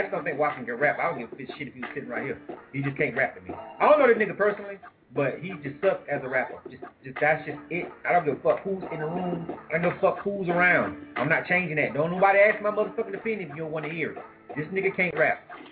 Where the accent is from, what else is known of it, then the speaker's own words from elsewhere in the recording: Panama City, Florida, United States; Of course, everybody knows that … 's from my hometown, Panama City.